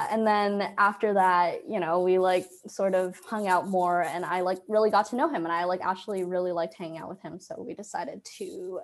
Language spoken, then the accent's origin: English; Toronto, Ontario, Canada; because I'm from Toronto, so our Thanksgiving was already in October.